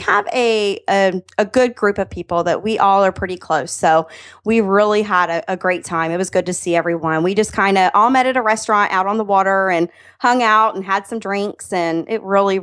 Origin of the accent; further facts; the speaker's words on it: Florida, United States; And right now in my hometown where I live, we have Renee Strickland. She is the president of the cattle export company here in America and exports cattle all over the world. And she lives right here in Florida.